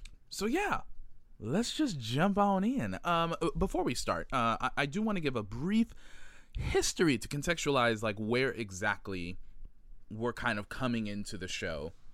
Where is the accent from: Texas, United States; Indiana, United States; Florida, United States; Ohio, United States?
Florida, United States; Miami; also born or lived in New York City; I was living in New York City, but right now I am in Miami, Florida, where is my hometown.